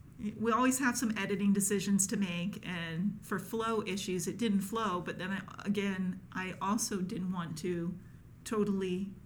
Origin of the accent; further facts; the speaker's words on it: Washington, District of Columbia, United States; because of the way that I grew up, and growing up in Washington, D.C. area, I thought, well, you know, Christians vote one way and non-Christians vote another way.